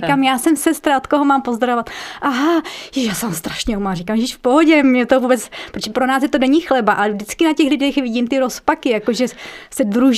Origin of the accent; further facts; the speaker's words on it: Zlín, Zlín Region, Czechia; now in Prague, Czechia; oba dva jsme ze Zlína, to jsme vůbec netušili.